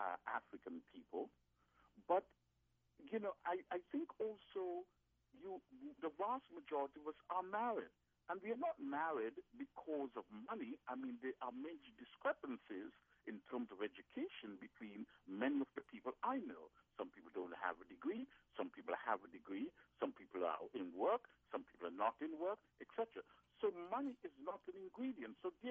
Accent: England, United Kingdom; now in United States; I mean, I'm actually British American. I came out of England.

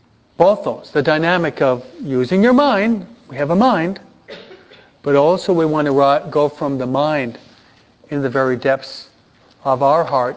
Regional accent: New York, United States; He's from Memphis. I'm from New York.

